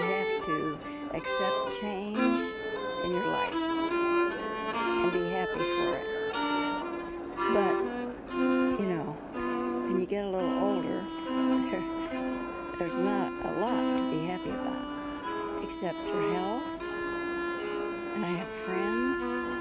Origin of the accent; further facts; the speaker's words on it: Louisiana, United States; I came from Louisiana.